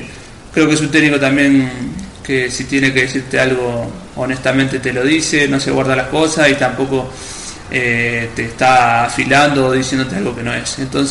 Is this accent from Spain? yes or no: no; Uruguay; para mí como uruguayo, compatriota